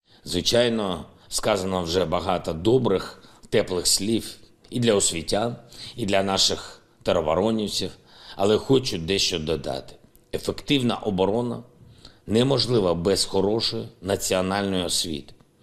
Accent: Kryvyi Rih, Dnipropetrovsk Oblast, Ukraine; Воїнам 129-ї бригади мого рідного Кривого Рогу

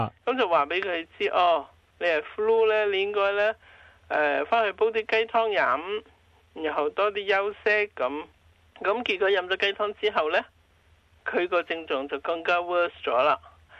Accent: China

